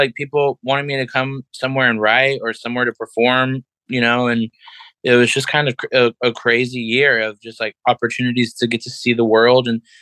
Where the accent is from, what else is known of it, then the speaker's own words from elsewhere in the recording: the South, United States; I'm born and raised in the South, and I'm unapologetically proud to be queer.